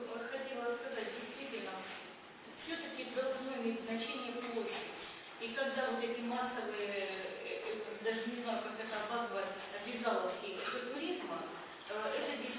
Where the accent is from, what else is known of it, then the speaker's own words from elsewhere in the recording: Moscow Oblast, Russia; Мы боялись сказать, что мы из Подмосковья.